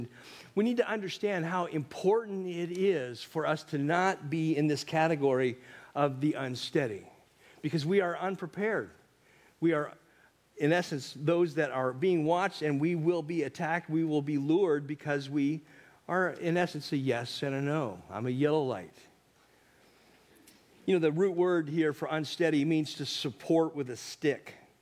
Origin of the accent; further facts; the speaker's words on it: Eatonville, Washington, United States; You know, it's interesting that I grew up in Eatonville, Washington, and we had these night crawlers that would come out every night.